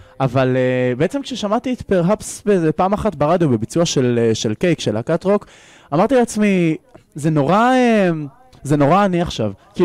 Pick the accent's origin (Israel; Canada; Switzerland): Israel; Beit Herut, Central District; הבריכה בבית חירות, המושב שגדלתי בו.